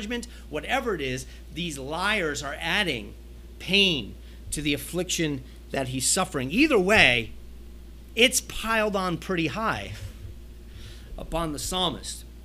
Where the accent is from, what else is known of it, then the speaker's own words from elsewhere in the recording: United States; but as an American, I can speak to it, that as Americans, we want to be doers, we want to be fixers.